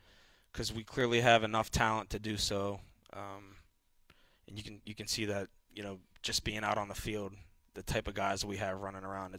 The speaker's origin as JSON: {"language": "English", "town": "Pittsburgh", "region": "Pennsylvania", "country": "United States", "said": "Yeah, it does feel like home. I'm from Pittsburgh."}